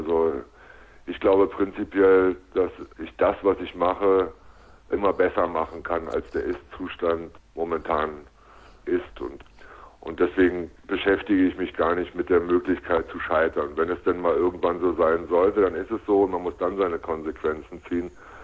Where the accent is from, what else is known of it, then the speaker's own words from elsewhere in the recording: Berlin, Germany; die Heimat, wo ich herkomme, wo ich aufgewachsen bin, schon Berlin.